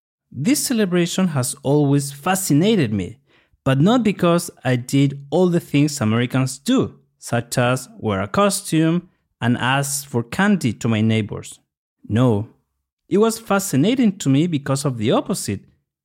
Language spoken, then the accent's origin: Spanish; Chile; soy un vampiro de Chile y soy el presentador